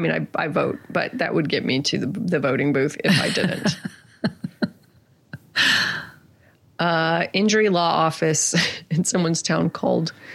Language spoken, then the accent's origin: English; York, Yorkshire and the Humber, United Kingdom; I am from York, and that's where Whip Mawatma Gate is.